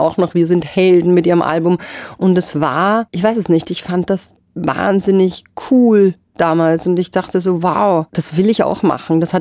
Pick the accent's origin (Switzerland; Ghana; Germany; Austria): Austria; Auf alle Fälle wusste bei uns in Österreich keiner, was eigentlich Castingshow heißt und was das bedeutet.